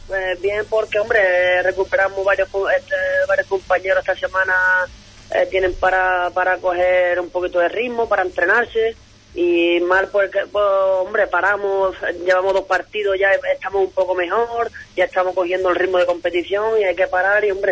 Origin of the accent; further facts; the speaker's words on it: Lepe, Andalusia, Spain; pues aquí en mi pueblo con bastantes amigos, compañeros de aquí de la escuela de fútbol. Y, hombre, seguro que será un partido bonito. Bastantes chavales de aquí de Lepe